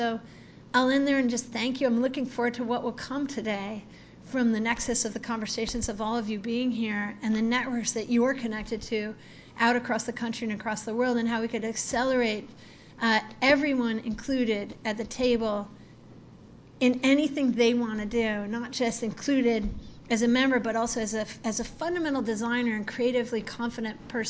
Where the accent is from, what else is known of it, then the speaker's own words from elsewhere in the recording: Buffalo, New York, United States; I was just in Buffalo, New York, my hometown.